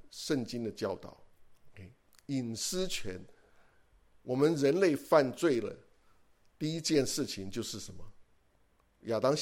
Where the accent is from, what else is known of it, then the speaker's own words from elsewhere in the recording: China; now in United States; 我觉得我们中国人是，我们是有自己的法则